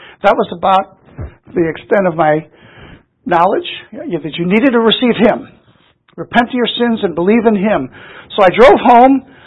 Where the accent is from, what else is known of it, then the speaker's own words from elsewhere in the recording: St. Louis, Missouri, United States; I was born and raised in St. Louis and brought up in a very, very non-religious Jewish home, a Reformed Jewish home.